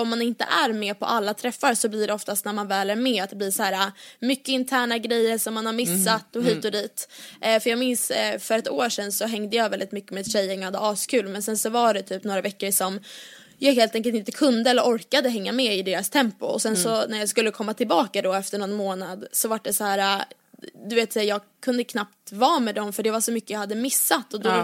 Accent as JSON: {"language": "Swedish", "town": "Åkersberga", "region": "Stockholm County", "country": "Sweden", "tie": "born or raised there", "said": "jag har ett tjejgäng från Åkersberga där jag är uppvuxen."}